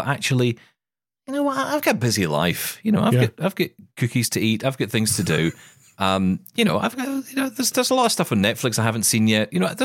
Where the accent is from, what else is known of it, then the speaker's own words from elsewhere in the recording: Scotland, United Kingdom; I am Scottish. I pay for nothing.